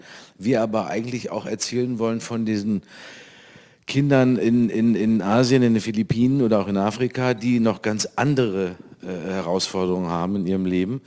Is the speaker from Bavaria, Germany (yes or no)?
no; North Rhine-Westphalia, Germany; aber Stutenkerl weiß jeder bei uns in Nordrhein-Westfalen, was gemeint ist.